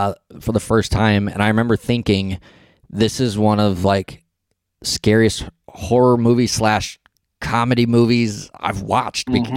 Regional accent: San Diego, California, United States; I'm a Chargers fan, but I grew up in San Diego.

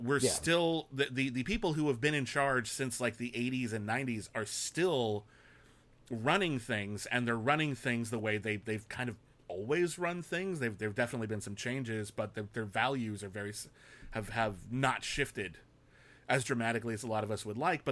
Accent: United States; That's my view as an American.

